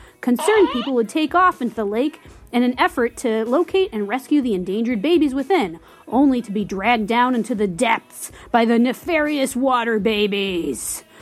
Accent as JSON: {"language": "English", "town": "Pocatello", "region": "Idaho", "country": "United States", "tie": "born or raised there", "said": "Outside of my hometown of Pocatello, Idaho."}